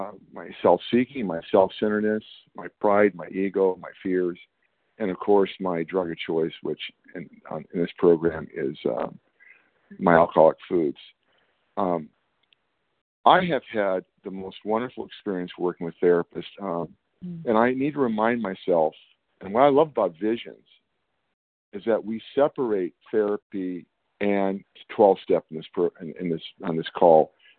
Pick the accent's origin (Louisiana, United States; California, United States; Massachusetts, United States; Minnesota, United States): California, United States; I'm from California, and I'm a recovered compulsive eater.